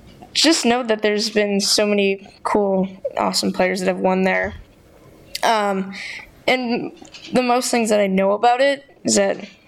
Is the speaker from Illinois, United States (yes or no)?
yes; South Barrington, Illinois, United States; I'm 11 years old, and I'm from South Barrington, Illinois.